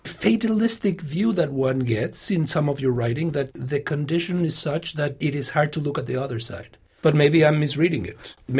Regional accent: Mexico; We come in Latin America, you and I come from Mexico, from the tradition that the writer is not an entertainer.

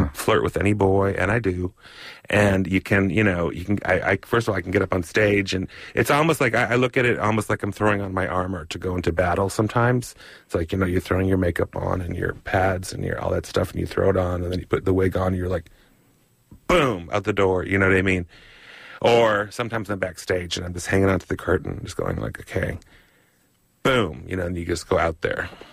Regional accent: Minneapolis, Minnesota, United States; born there; also born or lived in Upstate New York / New England / Iceland; And I was born in Minneapolis. And then I moved around a lot to upstate New York, New England. But always back and forth between the States and Iceland.

